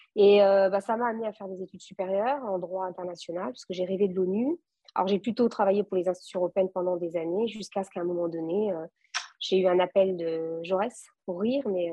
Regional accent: France; born there; first language Portuguese; French is a second language; je suis née en France, d'un papa portugais et une maman portugaise, il y a déjà longtemps, hein, le 16 novembre 1977. Et puis, j'ai d'abord parlé portugais avant de parler français.

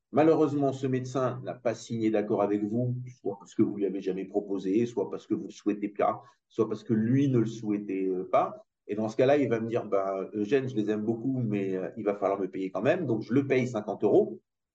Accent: France; Donc, je suis français d'ailleurs.

